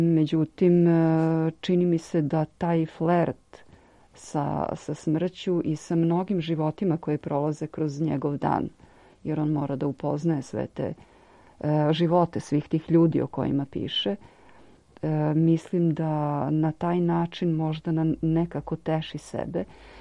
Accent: Belgrade, Serbia; živim, ja sam iz Beograda, živim u Beogradu i prosto živim i u centru Beograda

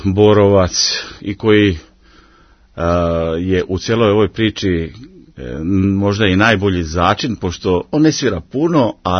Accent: Croatia; pošto dolazim iz Hrvatske

